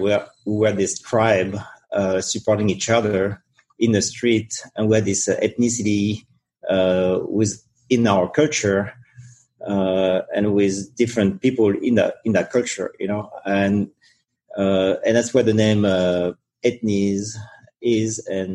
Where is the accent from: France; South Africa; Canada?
France; Île-de-France; now in California, United States; but actually I'm from Europe originally. I grew up in a suburb of Paris and always dream about skateboarding.